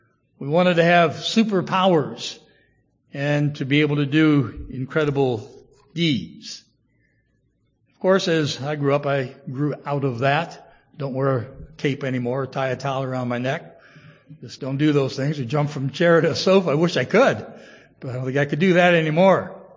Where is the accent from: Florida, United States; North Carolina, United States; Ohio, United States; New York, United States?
Ohio, United States; When I was growing up in Ohio as a young boy back in the 1950s